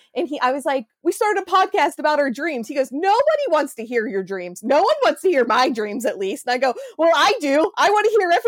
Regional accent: Pittsburgh, Pennsylvania, United States; And I'm like, Pittsburgh. They're like, but you sound like you're from down south. I did live in Memphis for 1 year

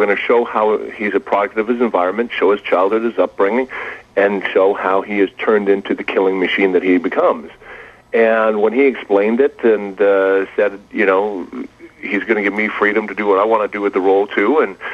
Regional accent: Canada; now in United States; The only big difference is, you know, we could be Halloweening in about 2 feet of snow up there.

